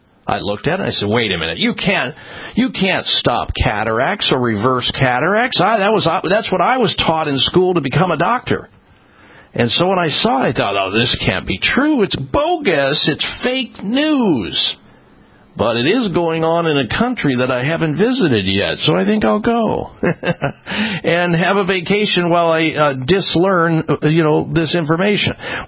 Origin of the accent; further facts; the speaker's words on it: Midwest, United States; They didn't tell me about eating well when I was young, growing up in the Midwest